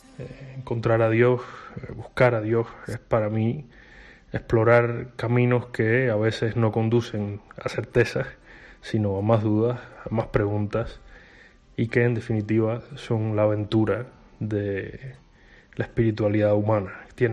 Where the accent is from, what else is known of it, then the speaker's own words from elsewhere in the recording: Cuba; moved away as an adult; now in Salamanca, Spain; soy escritor, periodista y cubano. Salí de mi país hace alrededor de 3 años y desde entonces vivo en Salamanca. En mi país trabajaba en una biblioteca diocesana, en el centro de Cuba